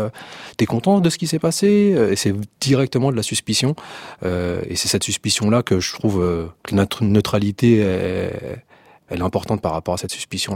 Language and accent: French; France; on est français